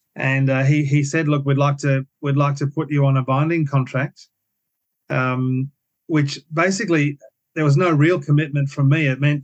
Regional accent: South Africa; also born or lived in Brisbane, Australia; now in Australia; So that's really the origins of my footy, from being a South African and a Brisbane

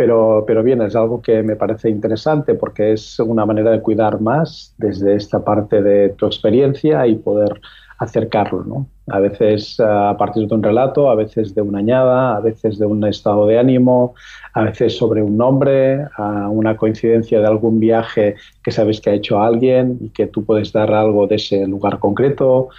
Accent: Catalonia, Spain; venimos del Valle del Llémena, una zona de agrícola, ganadera, a 20 kilómetros del centro de Girona, pero una valle recóndita

